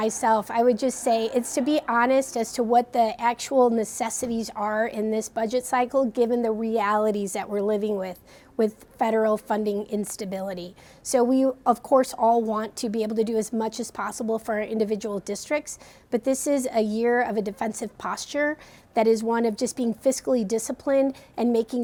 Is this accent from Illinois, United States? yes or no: yes; Chicago, Illinois, United States; Yes, I'm from Chicago. We're a city of builders.